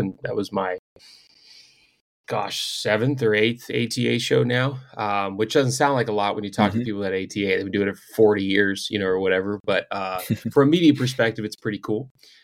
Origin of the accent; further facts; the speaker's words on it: Pennsylvania, United States; the national lead for Huntworth Gear out of Pittsburgh. So right here in my home state.